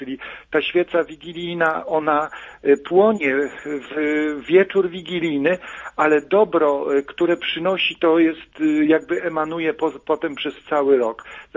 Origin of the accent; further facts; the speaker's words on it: Podlaskie Voivodeship, Poland; Pani redaktor, ja wychowałem się na wsi, tutaj na Podlasiu.